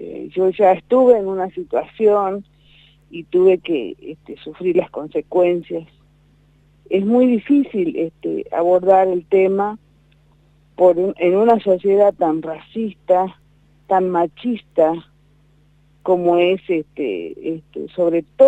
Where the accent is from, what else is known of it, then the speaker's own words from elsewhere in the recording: Salta, Argentina; No sé en Chaco, pero acá en Salta, porque yo soy de Salta